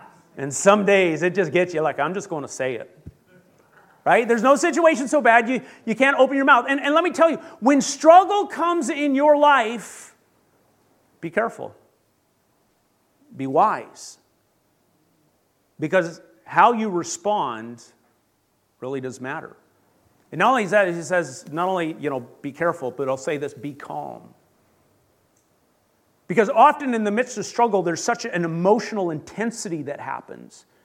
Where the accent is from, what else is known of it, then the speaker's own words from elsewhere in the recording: Canada; because I grew up in Canada, I learned French.